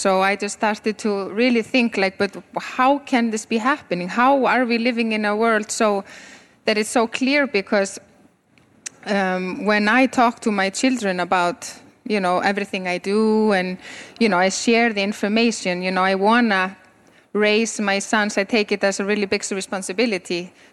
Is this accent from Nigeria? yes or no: no; Iceland; English is a second language; I'm from Iceland, born and raised in Iceland, very proudly, surrounded by the ocean that we can never go in because it's just so cold.